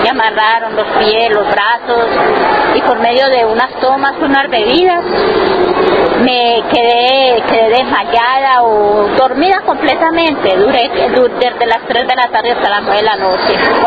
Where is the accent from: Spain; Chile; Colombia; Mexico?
Colombia; Yolombó, Antioquia; Soy originalmente de Yolombó, Antioquia. Allá nací, allá fui creciendo.